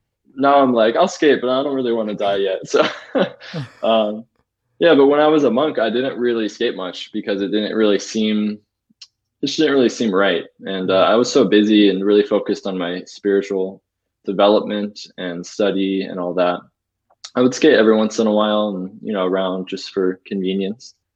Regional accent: North Carolina, United States; also born or lived in California; I was born in California and raised in North Carolina and went to school in Denver.

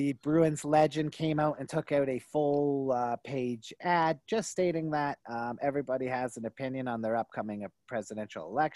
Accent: Canada; Now, listen, I'm fucking Canadian, so this is more up your alley.

